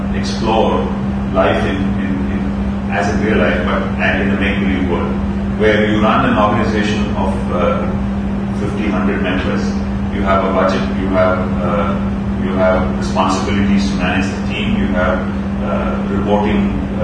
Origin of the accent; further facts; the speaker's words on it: Chennai, Tamil Nadu, India; also born or lived in Tuticorin; So I grew up in Tuticorin until class 6, moved to Chennai in class 7.